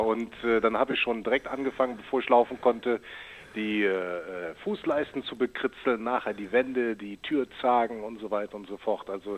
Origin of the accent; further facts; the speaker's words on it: Cologne, North Rhine-Westphalia, Germany; das ist der rheinische Dialekt. Ne? Ich bin ja eine echte Kölsche Jung